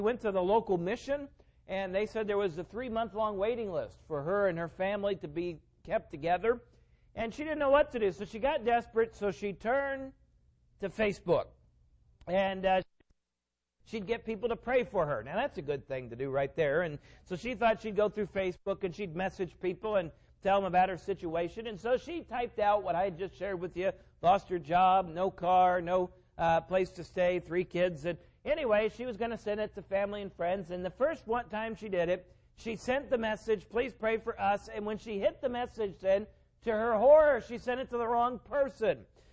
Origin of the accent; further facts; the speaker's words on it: Indiana, United States; And we're from Indiana, and we're getting to the years where time of year where you don't see the sun all too often.